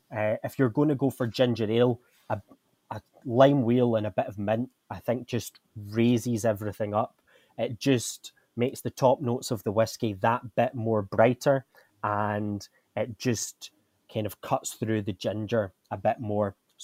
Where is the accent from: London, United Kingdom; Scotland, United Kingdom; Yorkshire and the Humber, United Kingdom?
Scotland, United Kingdom; now in India; I'm from Scotland where, let's just say, it's not very warm.